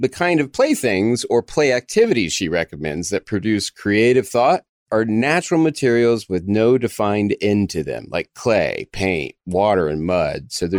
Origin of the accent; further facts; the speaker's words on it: Dallas, Texas, United States; because even where I grew up in Dallas, I had nobody around me